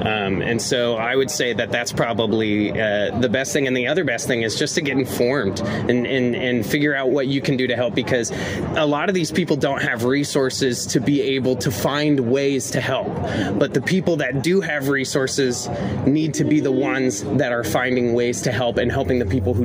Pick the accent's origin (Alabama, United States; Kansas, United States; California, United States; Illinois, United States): California, United States; I'm actually not from L.A. I'm actually from Orange County